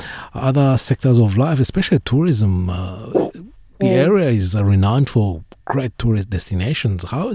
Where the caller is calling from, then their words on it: Melbourne, Victoria, Australia; And I'm calling from Melbourne, actually, the epicenter of COVID in Australia.